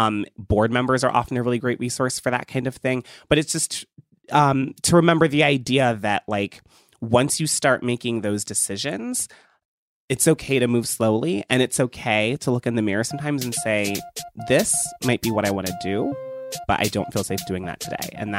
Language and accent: English; Ohio, United States; Yeah, I grew up in Ohio, and I'm sort of going to echo that with Fran.